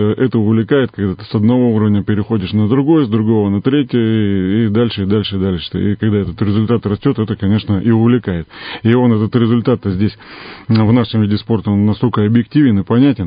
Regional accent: Cheremkhovo, Irkutsk Oblast, Russia; born there; now in Zima, Russia; Нет, я родился в Черемхово.

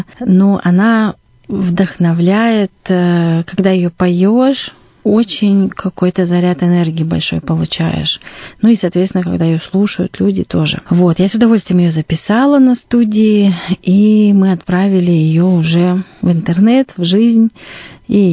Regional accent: Irkutsk, Irkutsk Oblast, Russia; now in Moscow, Russia; Долгое время я прожила в Москве, да, 23 года уже, но 25 лет все-таки я родилась и выросла в Иркутске.

